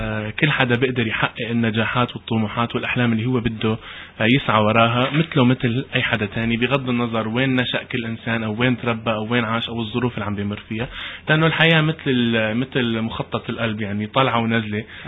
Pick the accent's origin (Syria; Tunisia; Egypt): Syria; now in Canada; بس انه انا سوري مثلا